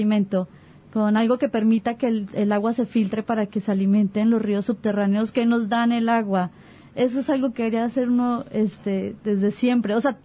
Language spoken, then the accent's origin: Spanish; Colombia; soy por colombiana.